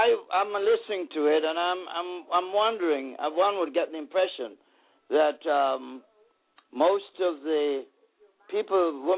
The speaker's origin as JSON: {"language": "English", "town": "Montego Bay", "region": "Saint James Parish", "country": "Jamaica", "tie": "born there", "said": "I'm 82, and I was born in Jamaica, in Montego Bay."}